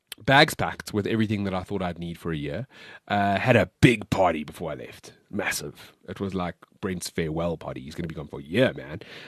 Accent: South Africa; And I'm South African. Like I am South African. Fully.

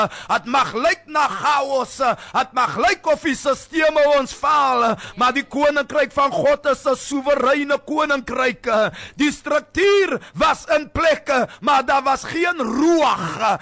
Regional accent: Sarepta, Western Cape, South Africa; Ek kom uit Sarepta, geboor in die eenvoudige huis in Verbena straat

